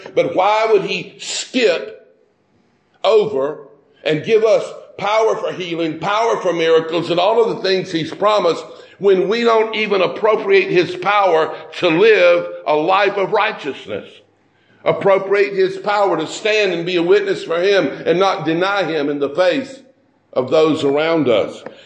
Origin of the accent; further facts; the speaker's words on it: the South, United States; Now, as a Southerner